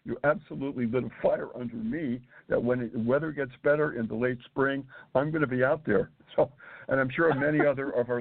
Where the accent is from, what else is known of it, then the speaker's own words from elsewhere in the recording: Massachusetts, United States; And by the way, I was born and raised in New England in Massachusetts.